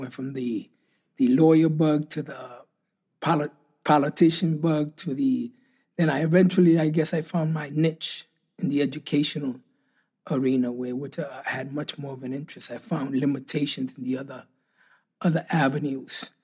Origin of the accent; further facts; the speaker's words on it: New York, United States; there was a generation like myself that were born and raised in New York and that were English dominant. And it was almost like, I used to call it a Puerto Rican schizophrenia